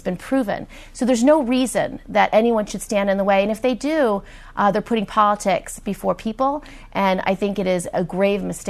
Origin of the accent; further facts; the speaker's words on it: New York, United States; As a New Yorker, we are often the number one terror target.